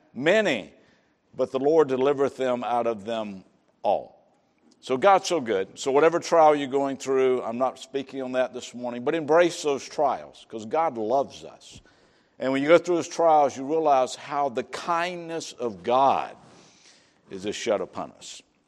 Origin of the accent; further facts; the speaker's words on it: the South, United States; Now, folks, I'm from the South.